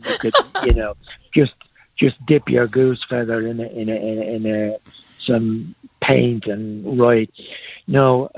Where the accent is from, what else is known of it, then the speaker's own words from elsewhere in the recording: Ireland; now in United States; First of all, I came from Ireland, and you never, ever, ever had a moment in Ireland where you thought, is that an earthquake?